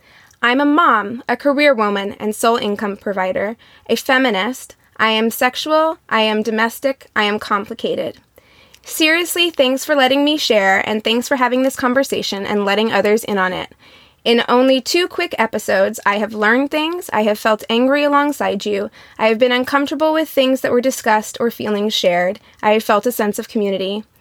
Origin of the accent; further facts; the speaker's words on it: Midwest, United States; now in Los Angeles, United States; I grew up in the Midwest, but I went to a very large public high school and was always around diversity. So much so that when I moved to LA in the Valley, I was like, where are all the black people?